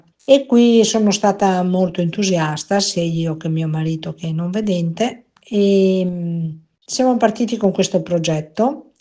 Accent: Agordo, Veneto, Italy; sono di Agordo ma lavoro a Belluno

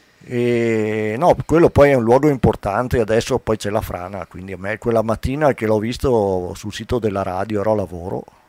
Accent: Belluno, Veneto, Italy; also born or lived in Agordo; io sono nato ad Agordo, quindi sono nato qua, però per motivi dei miei di lavoro così ci siamo trovati a Belluno.

